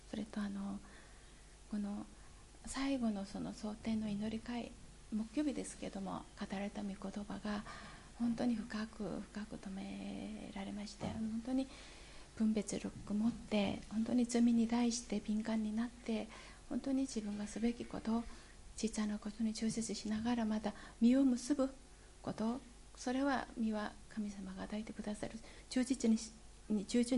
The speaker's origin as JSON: {"language": "Japanese", "country": "South Korea", "tie": "born or raised there", "second_language": "Japanese", "said": "私はあの韓国で育って韓国で信仰生活もしたんですけれども"}